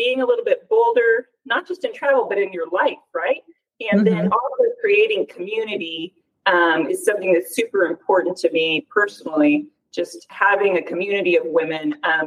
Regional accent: Pacific Northwest, United States; Growing up in the Pacific Northwest, I thought, you know what I need? Vitamin D.

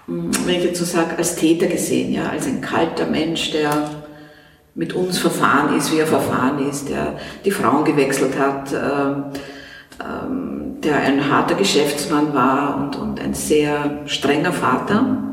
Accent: Russia; German is a second language; Also ich als Russin werde halt oft gefragt.

